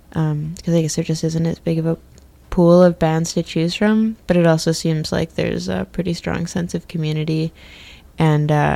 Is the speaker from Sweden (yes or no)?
no; West Coast, Canada; also born or lived in eastern Canada; I moved to Vancouver. I'm from the West Coast, but I lived back east.